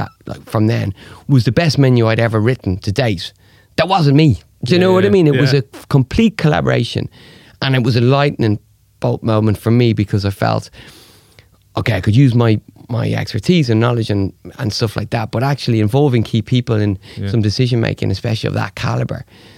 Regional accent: Dublin, Leinster, Ireland; even thought about Dublin, I've always wanted to do something in my hometown, you know, that would be.

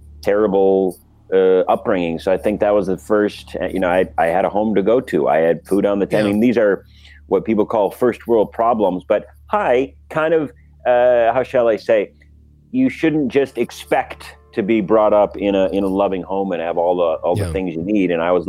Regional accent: Wisconsin, United States; downtown Milwaukee, where we're both from Wisconsin.

